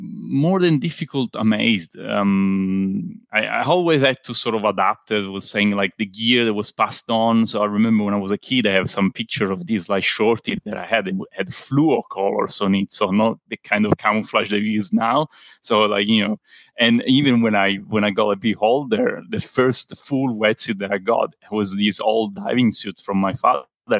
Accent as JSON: {"language": "English", "town": "Syracuse", "region": "Sicily", "country": "Italy", "tie": "born or raised there", "second_language": "English", "said": "Well, I'm from Sicily, so from the south of Italy, and I'm lucky enough to be born very close in Syracuse, so on the coast."}